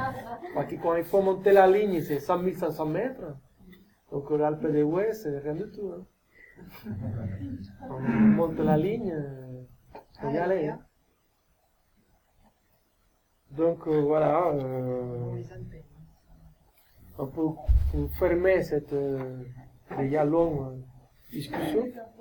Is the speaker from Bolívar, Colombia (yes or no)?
yes; Cartagena, Bolívar, Colombia; je l'ai pris en Colombie, chez moi, en Cartagena d'Indias.